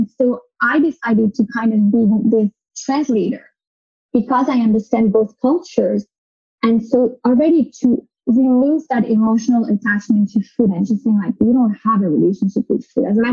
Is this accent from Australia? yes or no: no; United States; But I do understand the struggle because I grew up in the United States.